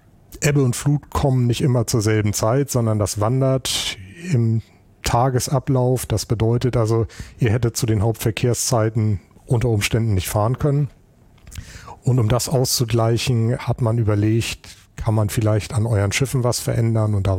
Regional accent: Hamburg, Germany; Ja, als Hamburger Jung hat man da von klein auf mit zu tun.

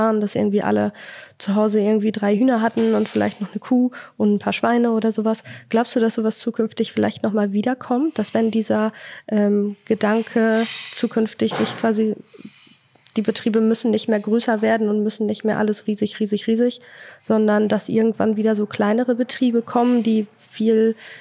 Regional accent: Haselünne, Lower Saxony, Germany; born there; ich bin 26 Jahre alt und Regionalmanagerin beim Zweckverband Erholungsgebiet Hasetal. Ich bin hier in Haselünde geboren, war dann für meine Ausbildung in Dortmund und bin jetzt wieder zurückgekommen. Und ich möchte auch hier bleiben.

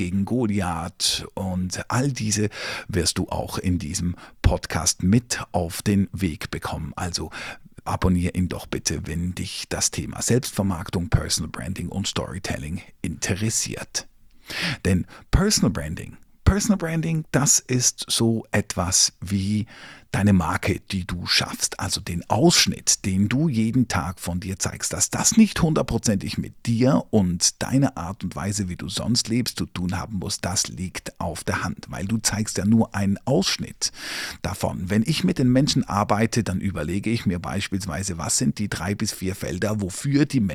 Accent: Zurich, Switzerland; ich komme aus Zürich, habe hier lange beim Radio gearbeitet

